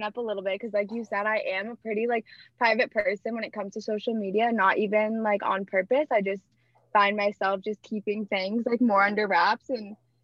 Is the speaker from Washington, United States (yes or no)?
no; Massachusetts, United States; I'm from the Cape. I'm 22.